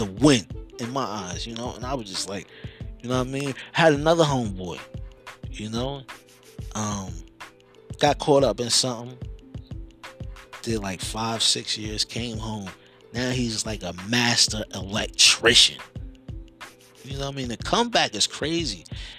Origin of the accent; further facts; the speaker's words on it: Newark, New Jersey, United States; But, you know, I'm from Newark, New Jersey. If you know anything or heard anything about Newark, New Jersey, craziness, wow.